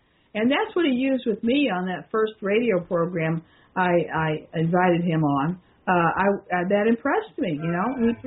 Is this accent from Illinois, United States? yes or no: no; Yuma, Arizona, United States; And growing up in Yuma, California is kind of strange. I mean, Yuma, Arizona is kind of strange, too. It's right on the border with Mexico.